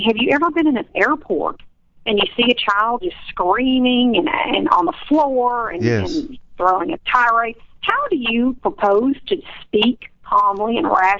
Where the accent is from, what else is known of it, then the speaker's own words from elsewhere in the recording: Chicago, Illinois, United States; born there; I was born in Chicago, Illinois.